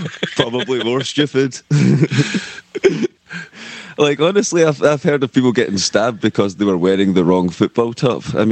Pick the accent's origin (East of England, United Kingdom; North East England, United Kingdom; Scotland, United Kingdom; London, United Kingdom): Scotland, United Kingdom; That's just because I'm Scottish. That's a natural impulse for a Scottish person, it seems.